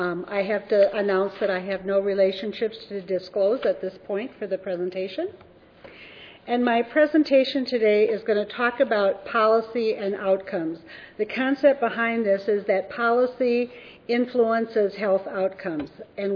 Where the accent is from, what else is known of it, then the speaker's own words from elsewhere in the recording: Minnesota, United States; I'm from Otter Tail County.